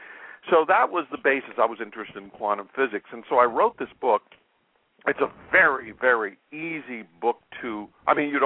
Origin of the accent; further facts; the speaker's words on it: Illinois, United States; I'm from Illinois. Back there, you talk about hypnosis, and it's kind of, people like freak out.